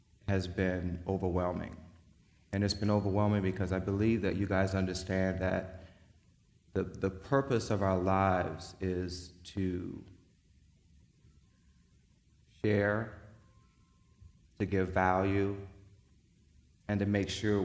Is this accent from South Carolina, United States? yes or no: yes; Florence, South Carolina, United States; because I'm from Florence, and I love this community.